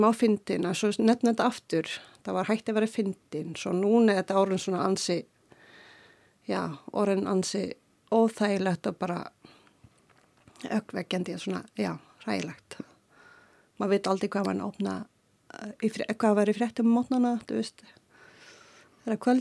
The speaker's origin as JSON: {"language": "Icelandic", "town": "Qassiarsuk", "region": "Kujalleq", "country": "Greenland", "tie": "born or raised there", "second_language": "Icelandic", "lives_now": "Iceland", "said": "Já, ég fættu aln upp í Suðurgrænlandi í aln upp í Qasjarsuk sem er brattalí á íslensku. Það var bara þorp sem ég ölst upp í"}